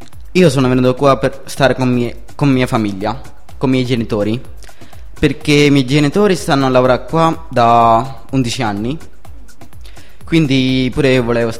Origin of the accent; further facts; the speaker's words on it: India; Italian is a second language; now in Italy; Io vengo dall'India.